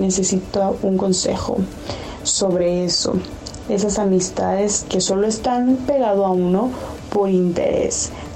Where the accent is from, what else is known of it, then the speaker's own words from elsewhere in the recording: Mexico; now in Madrid, Spain; originaria de México, pero lo escucho desde España. Así es, estoy en Madrid, tengo 7 años ya en Madrid.